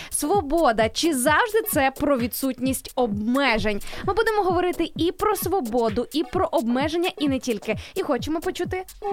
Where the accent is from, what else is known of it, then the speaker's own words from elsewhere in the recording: Western Ukraine, Ukraine; не була би я із Західної України і не вчилась би я у Львові